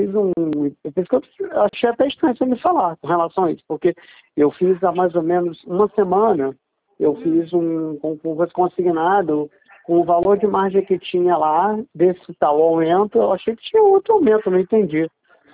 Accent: Rio de Janeiro, Brazil; Eu sou do Rio.

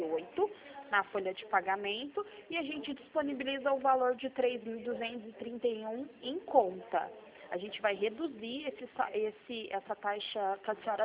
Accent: Franca, São Paulo, Brazil; Eu sou de Franca mesmo.

